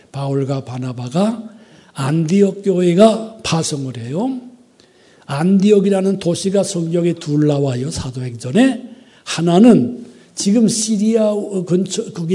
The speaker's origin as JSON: {"language": "Korean", "country": "South Korea", "said": "저도 한국 사람이니까 열심히 있지."}